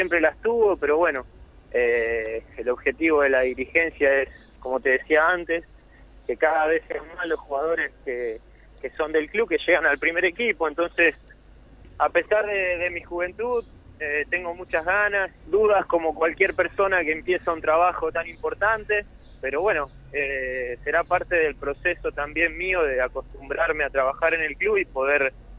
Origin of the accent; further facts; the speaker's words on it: Santa Fe, Argentina; now in Buenos Aires, Argentina; Bueno, soy de Santa Fe. Jugué en Unión en las inferiores hace mucho tiempo, hace ya casi 17, 18 años.